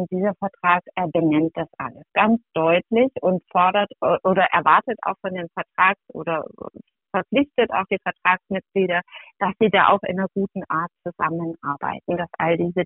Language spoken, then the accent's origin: German; Germany; Und ich schäme mich ein bisschen als Deutsche, dass das nicht selbstverständlich ist.